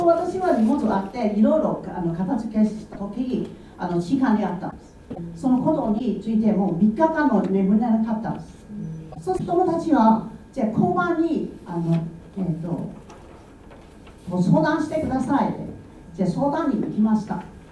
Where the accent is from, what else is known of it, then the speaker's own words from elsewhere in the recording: Hong Kong; Japanese is a second language; now in Japan; 私はあの香港で、生まれ育ちました